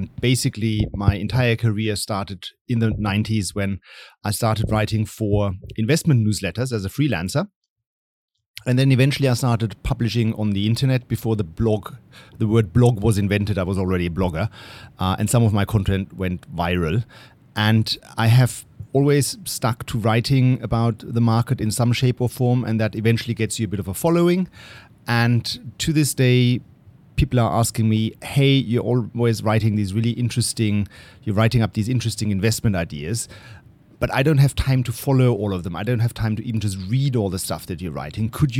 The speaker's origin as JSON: {"language": "English", "country": "Germany", "also_born_or_lived": "United States", "accent": "German", "second_language": "English", "said": "even though I still have my very German accent."}